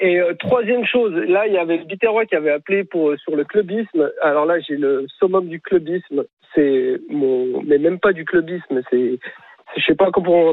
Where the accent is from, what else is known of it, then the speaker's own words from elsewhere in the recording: Morocco; Alors qu'on est marocain.